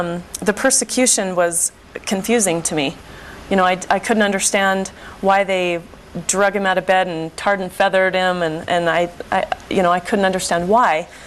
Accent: Salt Lake City, Utah, United States; Like you said, I was raised here in Salt Lake in a Christian home, and went to church my whole life, paid my tithing.

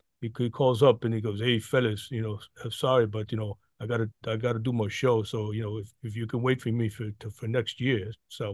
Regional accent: New York, United States; I mean, I grew up with an Irish Catholic father and a Jewish mother, and I grew up in New York, and so which means I drink cheaply, or I drink and feel guilty about it, right?

